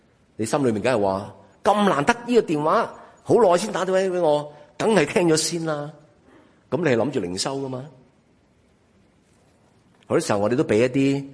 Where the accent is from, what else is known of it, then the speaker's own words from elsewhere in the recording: China; 我中国人